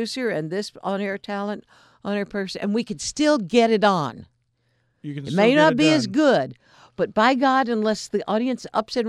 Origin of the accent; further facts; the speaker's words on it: Houston, Texas, United States; okay, I'm from Houston. When Hurricane Harvey hit my hometown, I did not turn on NPR